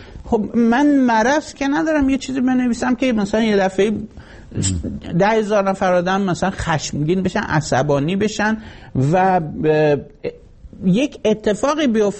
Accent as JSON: {"language": "Persian", "country": "Iran", "moved": "as an adult", "said": "نشستم فکر کردم که من برای چه از ایران اومدم بیرون."}